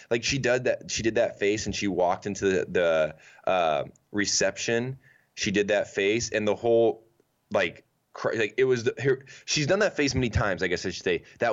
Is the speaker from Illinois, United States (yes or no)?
no; Indiana, United States; I'm from Indiana. Like I'm used to a pulled pork barbecue buffet.